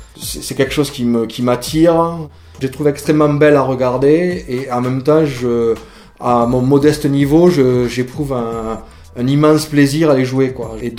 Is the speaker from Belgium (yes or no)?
no; France; on est revenu un peu dans ma région natale et on est arrivé à Pechbemont.